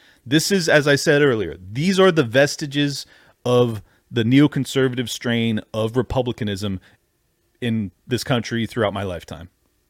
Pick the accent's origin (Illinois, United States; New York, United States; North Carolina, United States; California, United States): California, United States; San Diego; I know a ton of them because I grew up in San Diego and I saw the consequences.